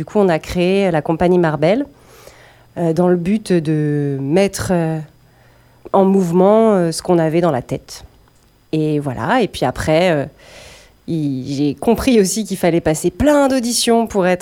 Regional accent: Le Mans, Pays de la Loire, France; moved away as an adult; now in Paris, France; j'ai suivi de plus en plus de cours de danse au Mans, de là d'où je viens. Et puis, un jour, je suis partie à Paris

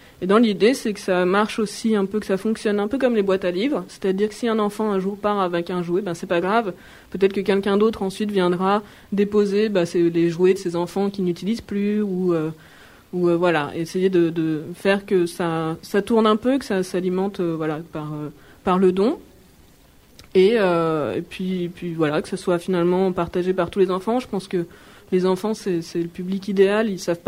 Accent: Grenoble, Auvergne-Rhône-Alpes, France; j'ai 39 ans et je suis grenobloise, disons presque d'origine. J'ai toujours vécu, peut-être pas à la ville de Grenoble, mais dans l'agglomération en tout cas.

